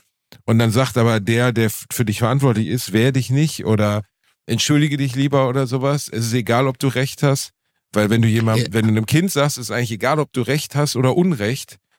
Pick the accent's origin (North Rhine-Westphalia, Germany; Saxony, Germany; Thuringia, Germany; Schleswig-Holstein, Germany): North Rhine-Westphalia, Germany; Gelsenkirchen; Weil das war natürlich, also Gelsenkirchen-Rotthausen, Digga, verstehst du? Das war jetzt nicht, ich bin ja nicht auf dem Internat Salem aufgewachsen, sondern ich bin im Problembezirk des Problembezirks aufgewachsen.